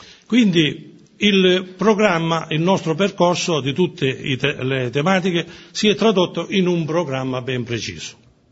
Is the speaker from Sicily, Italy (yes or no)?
yes; Rosolini, Sicily, Italy; per chi non lo sapesse, ma visto che siamo tutti di Rosolini